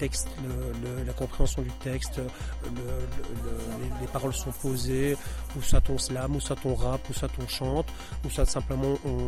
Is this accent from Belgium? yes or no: yes; Charleroi, Wallonia, Belgium; now in Brussels, Belgium; En fait, moi, je suis originaire de Charleroi, mais je vis sur Bruxelles.